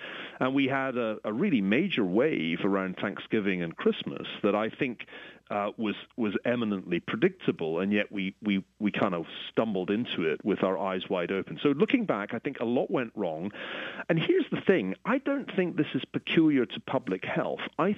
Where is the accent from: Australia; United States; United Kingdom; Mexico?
United Kingdom; And I have to admit, being a Brit, I didn't actually know what SOL stood for